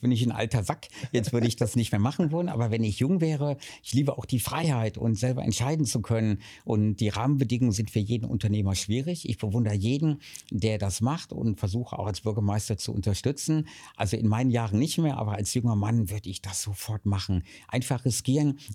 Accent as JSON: {"language": "German", "town": "Bad Doberan", "region": "Mecklenburg-Vorpommern", "country": "Germany", "tie": "born or raised there", "said": "ich habe ja in Bad Doberan 20 Jahre das Johanniterhaus geleitet, war in der Stadtvertretung und das ist wirklich meine Heimat, diese Stadt. Ich kenne jede Ecke, jeden Winkel"}